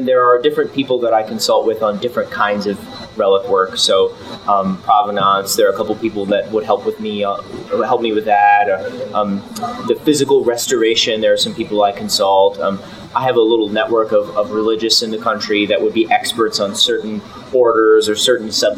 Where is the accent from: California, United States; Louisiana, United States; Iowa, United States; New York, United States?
Iowa, United States; So I'm from the great state of Iowa.